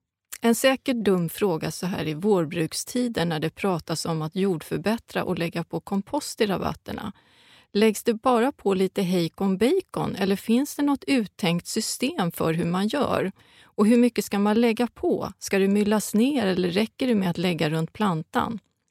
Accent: Southwest Finland, Finland; Så där lever jag lite ner på Öland. Då återskapar jag det här som jag var uppvuxen med där på Åbolands skärgård.

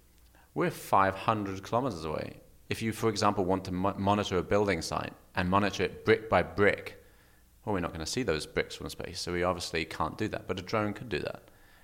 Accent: South East England, United Kingdom; Kent, just south of London.

